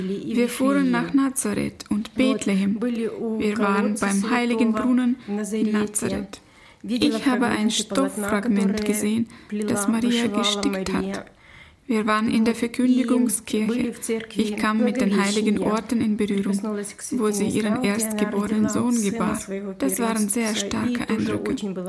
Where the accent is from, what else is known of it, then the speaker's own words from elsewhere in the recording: Ukraine; Ich stamme aus der Ukraine und bin in eine einfache hebräische Familie hineingeboren worden.